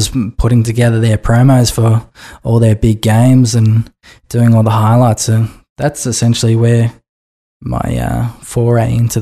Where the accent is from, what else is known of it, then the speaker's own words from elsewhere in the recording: Melbourne, Victoria, Australia; I'm based from Melbourne. I'm actually a Melbourne boy through and through.